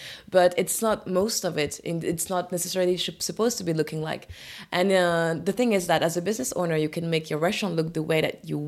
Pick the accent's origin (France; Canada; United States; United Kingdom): France; Orléans, Centre-Val de Loire; moved away as an adult; also born or lived in Paris; So when I left the city, I grew up in Orléans. When I was 20, I went to Paris to do a diploma for international business